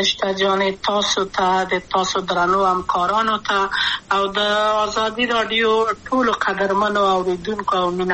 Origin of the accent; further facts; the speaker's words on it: Kabul, Afghanistan; also born or lived in Maidan Wardak; د پلار مې د وردګو ولایت ته خلګنسې کېدلې د کابل په تخت پل سیمه کې یم او لویا شویم کابل که یم